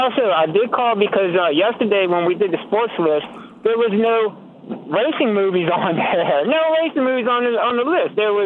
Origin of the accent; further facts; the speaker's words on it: New Orleans, Louisiana, United States; I'm an addict, and I'm up from New Orleans in Alexandria